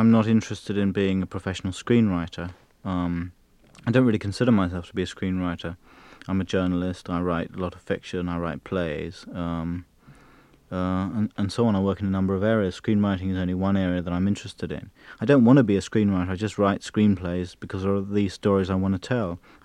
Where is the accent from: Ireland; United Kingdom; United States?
United Kingdom; England; I felt, as an Englishman, in a minority